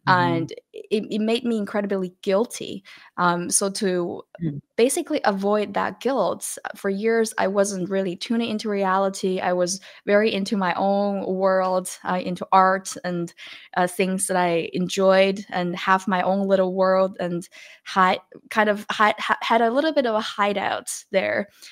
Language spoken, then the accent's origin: English; Beijing, China; moved away as an adult; I was born and raised in Beijing and went on with my life when I was 18 years old.